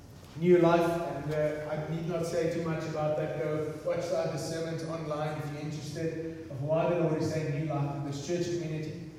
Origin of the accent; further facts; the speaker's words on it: Belgium; English is a second language; I say zoe because I come from Belgium, so please just excuse the word